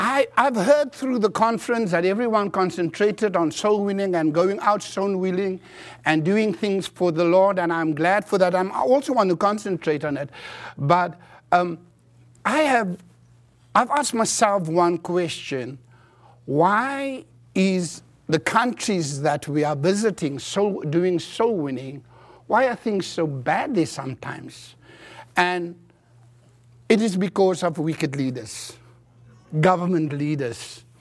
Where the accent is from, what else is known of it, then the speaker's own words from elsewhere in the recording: South Africa; first language Afrikaans; English is a second language; Let me just say that my mother tongue, my mother language is Afrikaans. So in our country, and I will always say it, we have airtime. If you buy 30 rand airtime, it lasts for so long.